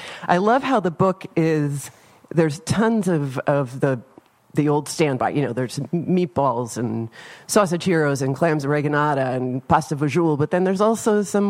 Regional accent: Brooklyn, New York, United States; born there; But I was born in Brooklyn. In Bay Ridge.

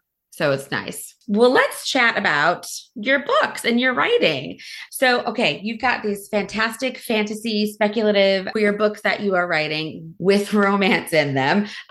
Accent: New York, United States; also born or lived in Chicago; now in South Carolina, United States; I grew up in Western New York and then lived in Chicago for 11 years.

